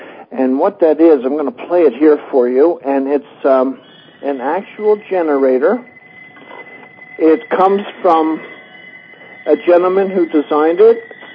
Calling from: Rochester, New York, United States; I'm calling from Rochester, New York.

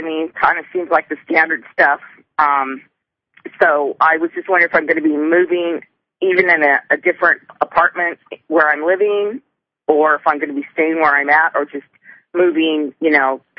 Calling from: California, United States; I'm calling from the Bay Area.

